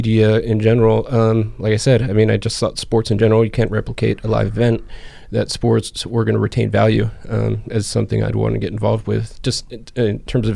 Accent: Philadelphia, Pennsylvania, United States; Growing up outside of Philadelphia, big Eagles fan.

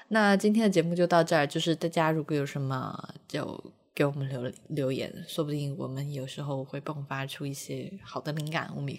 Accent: Sichuan, China; 我们四川一直很富庶，我们四川人是不怎么吃饺子的

